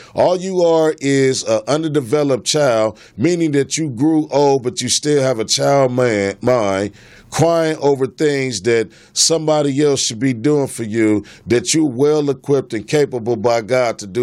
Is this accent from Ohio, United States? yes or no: no; Los Angeles, California, United States; I was born in America. I'm a Muslim, okay? I was raised in South Central LA.